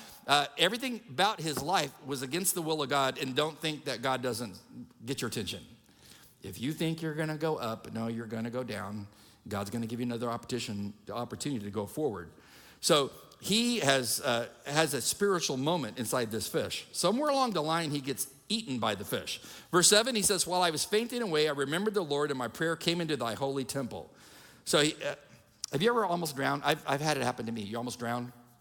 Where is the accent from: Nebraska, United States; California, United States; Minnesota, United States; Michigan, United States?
California, United States; San Diego; The Navy SEALs, I'm from San Diego, the head trainer for the Navy SEALs actually worked for my dad when he retired.